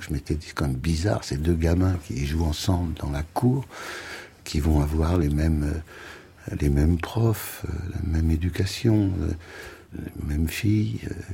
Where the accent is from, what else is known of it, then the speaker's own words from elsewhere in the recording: Paris, Île-de-France, France; born there; je suis né à Paris, je prends mon passeport pour passer le périph', et oui, j'ai toutes les caractéristiques de l'horrible Parisien.